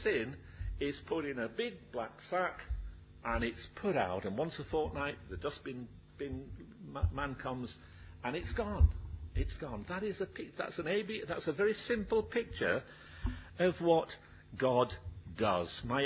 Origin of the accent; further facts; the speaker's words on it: Barnsley, Yorkshire and the Humber, United Kingdom; When I was brought up in Barnsley, in South Yorkshire, that morning mist, this illustration wouldn't work